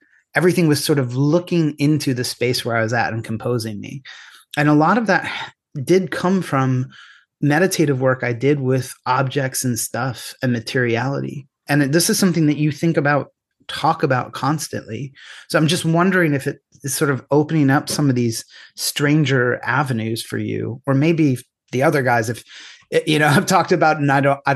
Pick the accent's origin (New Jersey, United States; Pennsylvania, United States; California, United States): Pennsylvania, United States; because I grew up in Pennsylvania. He grew up in Ohio.